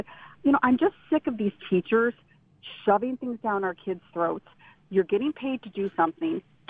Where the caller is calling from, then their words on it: Lancaster, New York, United States; I am from Lancaster